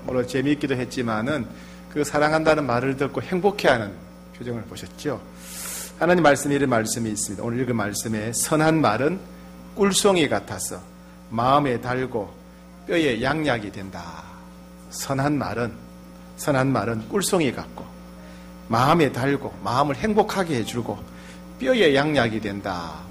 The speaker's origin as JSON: {"language": "Korean", "region": "Gyeongsang", "country": "South Korea", "said": "네, 제가 경상도 사람입니다."}